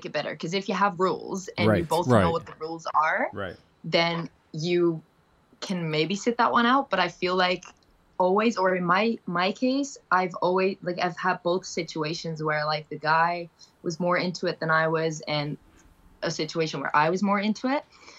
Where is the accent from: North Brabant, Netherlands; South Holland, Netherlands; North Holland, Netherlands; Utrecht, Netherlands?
North Holland, Netherlands; Amsterdam; I'm from Amsterdam.